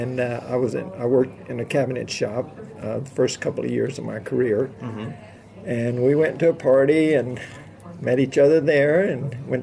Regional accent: Mobile, Alabama, United States; born there; I was born in Mobile, Alabama.

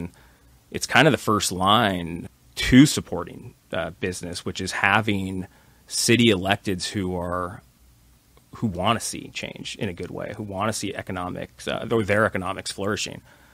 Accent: California, United States; I grew up in this area. I grew up in South Orange County.

